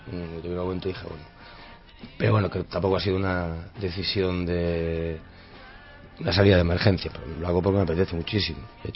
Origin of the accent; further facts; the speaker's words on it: Ourense, Galicia, Spain; born there; now in A Coruña, Spain; No, nací en Orense.